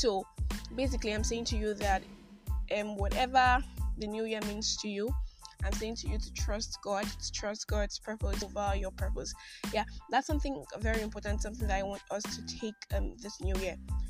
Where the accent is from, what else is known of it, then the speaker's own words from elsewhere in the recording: Nigeria; I'm that Nigerian Christian